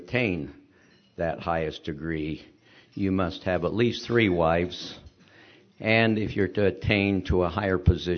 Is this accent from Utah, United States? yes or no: yes; Murray, Utah, United States; what my life was like as a young boy growing up in Murray, Utah, at the site of the current Fashion Place Mall, as a plig kid in Pligville